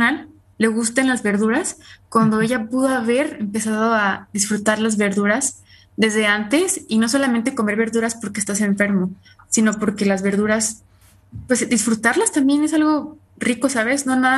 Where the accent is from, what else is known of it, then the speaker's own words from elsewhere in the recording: Mexico; Y más nosotros que somos mexicanos, ¿no?